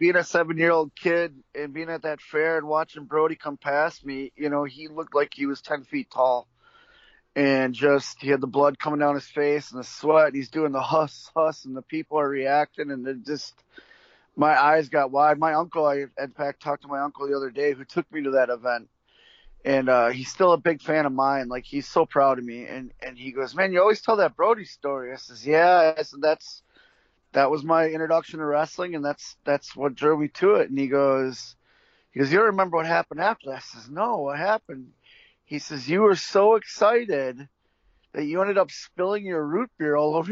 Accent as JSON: {"language": "English", "town": "Milwaukee", "region": "Wisconsin", "country": "United States", "tie": "born or raised there", "said": "And AWA was really big in where I grew up in Milwaukee."}